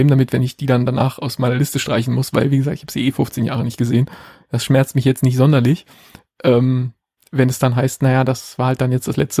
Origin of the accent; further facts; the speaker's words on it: Berlin, Germany; wo ich bin in Berlin groß geworden, da bis in die frühen 90er gelebt